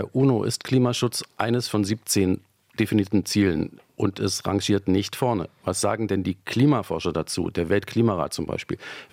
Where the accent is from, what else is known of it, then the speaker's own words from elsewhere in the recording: East Germany, Germany; Ich bin in der DDR groß geworden.